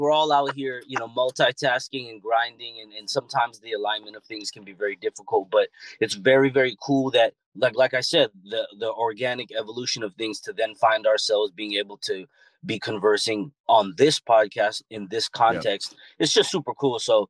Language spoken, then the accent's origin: English; California, United States; for those that don't know, I'm from Southern California, so it's the mecca of car culture, and I just started off as a street kid